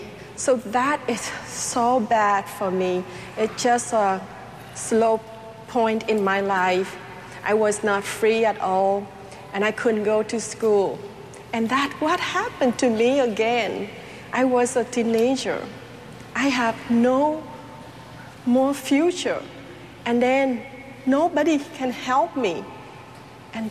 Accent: Vietnam; English is a second language; As a Vietnamese children, a child, I was raised in the Cao Dai religion in Vietnam.

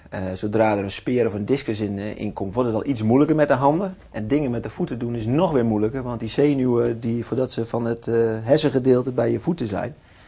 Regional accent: Rouveen, Overijssel, Netherlands; En zo zag mijn jeugd eruit in Rovheen.

